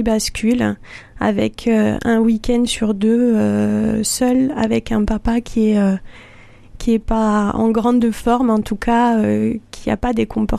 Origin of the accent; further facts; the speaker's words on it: Toulouse, Occitanie, France; Alors je suis une vraie Toulousaine, hein, donc de Toulouse, j'ai grandi une petite fille heureuse et dynamique.